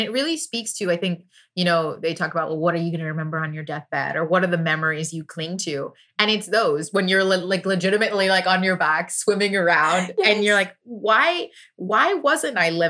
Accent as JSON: {"language": "English", "region": "Texas", "country": "United States", "said": "You know, as a Texan, so many people just assume like if you're liberal and under in a certain age range, like you definitely want to be in Austin."}